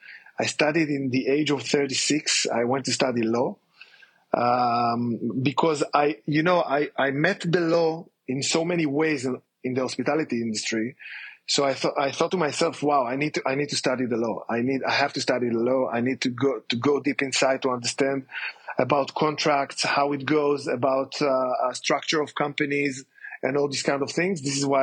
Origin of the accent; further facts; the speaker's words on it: Safed, Northern District, Israel; English is a second language; I was born and raised in Tzfat. Tzfat is a northern city in Israel.